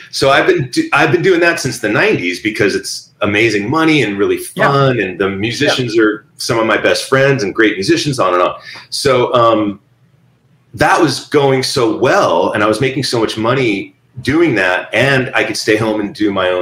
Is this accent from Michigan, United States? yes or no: no; Simi Valley, California, United States; And I grew up working at this music store where I grew up in Simi Valley.